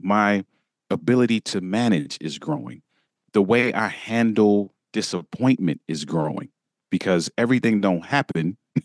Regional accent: Maryland, United States; also born or lived in Michigan; I lived in Michigan for several years and I was back home in Maryland and headed back to her.

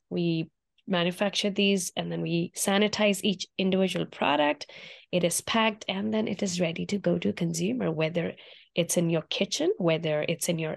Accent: India; moved away; I was born in India. Growing up in India, I used to eat my food on banana leaves, which even exist today.

